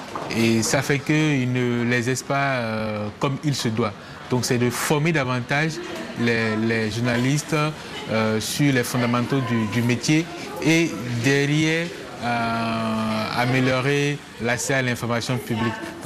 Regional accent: Benin; je suis journaliste et je viens du Bénin.

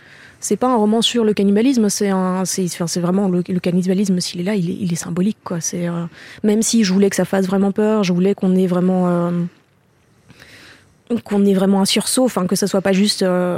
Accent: Brussels, Belgium; la maison où moi j'ai grandi à Bruxelles, parce qu'à Bruxelles, contrairement à Paris, c'est possible d'habiter en ville, en bordure de forêt.

